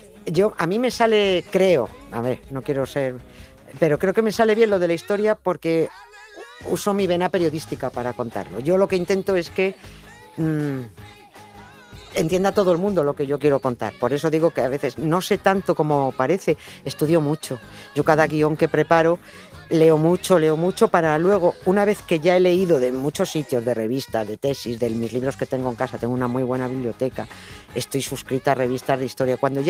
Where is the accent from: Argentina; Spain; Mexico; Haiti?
Spain; Madrid, Community of Madrid; soy madrileña. Y vivíamos en un barrio de pobres, por de esos donde mandaban a los más desgraciados.